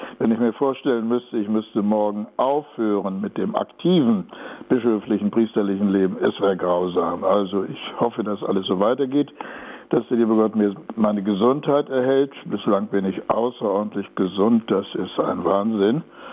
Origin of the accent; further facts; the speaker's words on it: Upper Silesia, Poland; now in Germany; Ich bin ja Heimatvertriebener aus Oberschlesien. Ich sage immer, die Kirche ist meine Heimat, die große Kirche überall auf der Welt, an allen Orten, zu allen Zeiten.